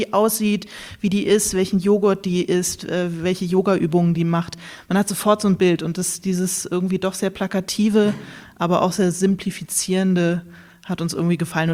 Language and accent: German; Bad Schwalbach, Hesse, Germany; Aus Bad Schwalbach. Ich bin in Bad Schwalbach geboren, da wo die Schwälbchenmilch herkommt, falls Sie die kennen. Das ist im Taunus. Also so Rheingau-Taunus, so okay. Die Ecke, da bin ich, da komme ich eigentlich her.